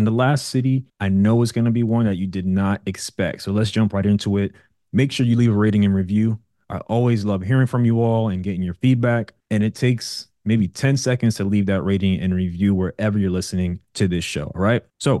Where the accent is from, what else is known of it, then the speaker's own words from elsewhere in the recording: Brooklyn, New York, United States; the next city is Brooklyn, New York. And if you've been listening for a while, you know, that's my hometown.